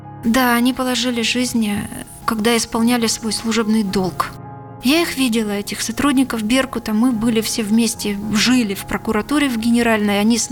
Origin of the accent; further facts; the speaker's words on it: Crimea, Ukraine; Я вернулась домой в Крым защищать свою родину, защищать свою семью, потому что я крымчанка